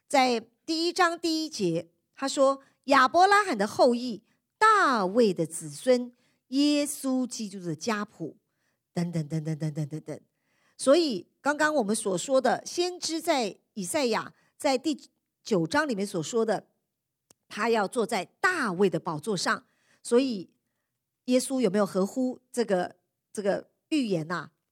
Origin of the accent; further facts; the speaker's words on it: China; 就像我们中国人有的时候父母给我们名字也有它的意义